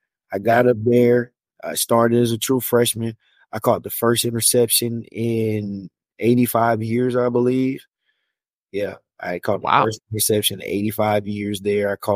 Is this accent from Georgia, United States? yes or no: yes; Villa Rica, Georgia, United States; I'm from Villarica, Georgia. I'm born and raised there. I graduated from Villarica High School.